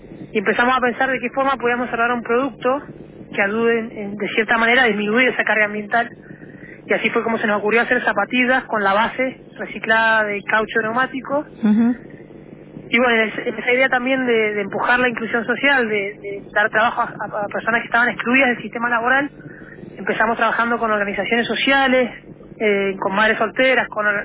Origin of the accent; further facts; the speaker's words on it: Mendoza, Argentina; nosotros somos tres amigos mendocinos